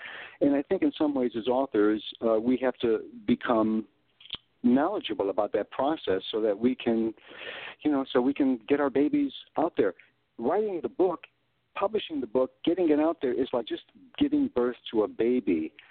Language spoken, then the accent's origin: English; Chicago, Illinois, United States; born there; also born or lived in Australia; Well, because I was born in Chicago and then I moved to Australia, and then I started speaking more Australian when I was there, and then, you know, I came back in 1990 back to Chicago.